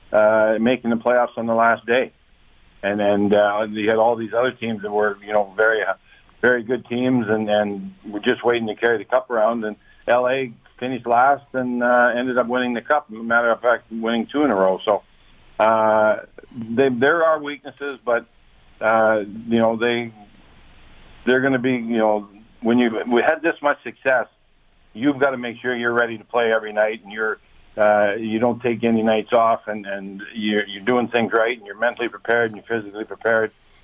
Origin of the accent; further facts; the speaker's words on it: Western Canada, Canada; Well, I consider myself an expert because I grew up in Western Canada